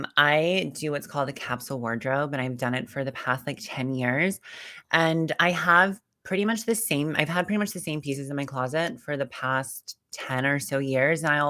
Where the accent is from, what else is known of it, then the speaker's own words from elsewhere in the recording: White Bear Lake, Minnesota, United States; Oh my God. I was born in St. Paul, Minnesota.